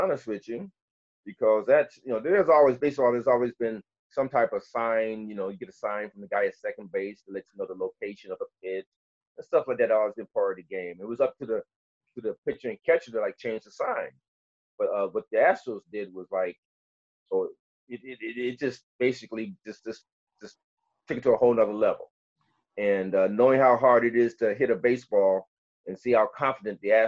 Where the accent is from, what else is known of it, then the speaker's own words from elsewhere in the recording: Gary, Indiana, United States; I guess growing up in Gary, Indiana, you know, the Cubs were on our local TV.